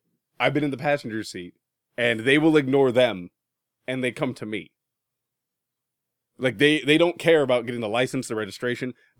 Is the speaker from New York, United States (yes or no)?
no; New Mexico, United States; born there; I was born in New Mexico. That's not the same thing.